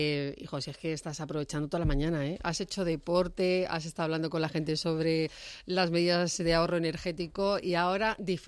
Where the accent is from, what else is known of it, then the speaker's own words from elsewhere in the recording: Madrid, Community of Madrid, Spain; Yo me apunto a esa queja, a esa denuncia, como madrileño